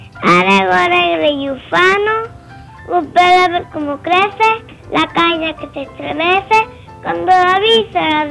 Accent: Cuba; Yo lo hago y tengo orgullo en decir, cubana soy

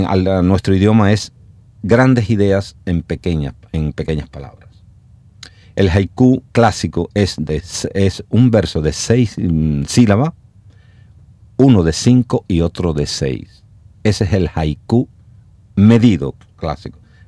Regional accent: Cuba; now in Spain; yo como poeta, como cubano, quizás en Miami no me sintiera tan terriblemente mal como me siento en España.

